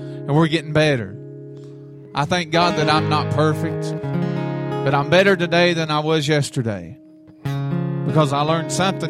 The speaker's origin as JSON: {"language": "English", "region": "Texas", "country": "United States", "tie": "born there", "said": "I am originally from Texas. I am Texas born and bred. And my family moved me to Tennessee, and I love Tennessee. It's a great state. It's a wonderful state. But I was born in the state of Texas."}